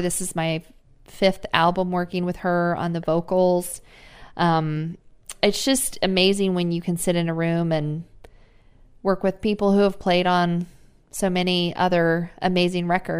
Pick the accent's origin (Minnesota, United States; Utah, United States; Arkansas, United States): Utah, United States; a couple of things out west that I'm doing in my home state of Utah.